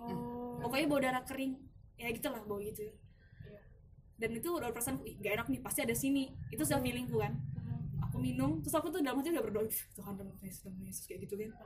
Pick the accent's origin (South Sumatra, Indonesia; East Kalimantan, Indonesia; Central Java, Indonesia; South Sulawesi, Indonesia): East Kalimantan, Indonesia; Samarinda; namanya kita anak Samarinda kan